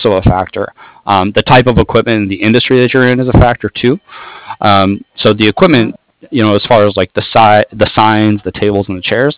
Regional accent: San Francisco, California, United States; also born or lived in Daly City; Okay, yeah, I'm actually from San Francisco, and I actually lived in Daly City, a small city right outside of San Francisco

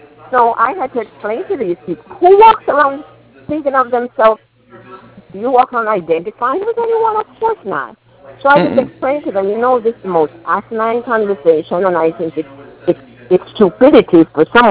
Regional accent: Jamaica; born there; accent: Jamaican; My mother's family came from the Canary Islands and lived in Cuba, and I was born in Jamaica.

